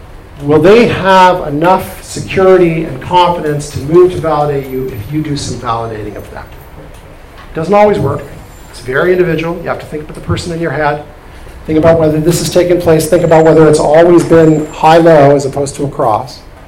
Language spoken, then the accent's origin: English; Canada; So I'm a Canadian originally.